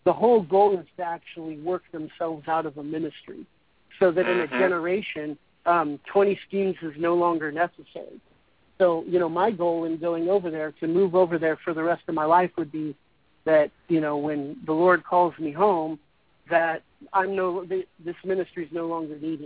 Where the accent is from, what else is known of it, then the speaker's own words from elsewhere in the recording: California, United States; accent: Californian; they felt like they were in a Hollywood movie, they said, because of my Californian accent.